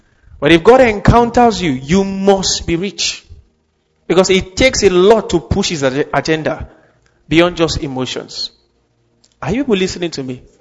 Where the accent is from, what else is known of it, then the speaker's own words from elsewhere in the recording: Nigeria; I'm not being a religious fanatic, but as a Nigerian, you would have observed this yourself